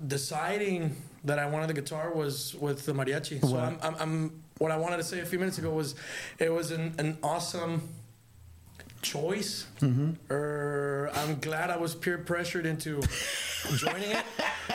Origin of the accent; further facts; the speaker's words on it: Hidalgo, Texas, United States; Yeah, so I grew up in Hidalgo, Texas. My family's from Reynosa and Monterrey. So I spent a very big amount of my childhood over there at the man. But I grew up here in Hidalgo, Valley View High School, UTPA.